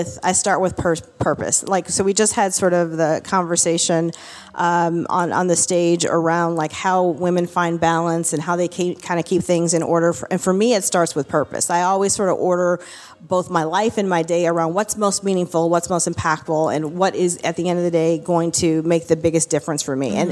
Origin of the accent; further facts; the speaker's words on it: Michigan, United States; Yeah, so growing up in Michigan, everybody sort of worked at one of the big three at the time